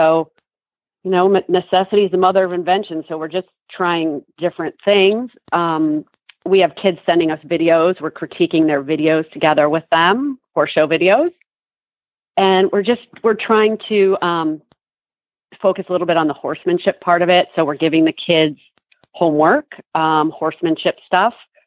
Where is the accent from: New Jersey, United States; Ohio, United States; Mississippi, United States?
Ohio, United States; Cleveland; I grew up in Cleveland, Ohio, and I was horse crazy from a young age.